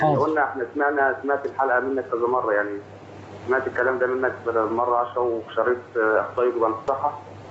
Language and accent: Arabic; Faiyum, Faiyum Governorate, Egypt; now in Libya; انا من الفيوم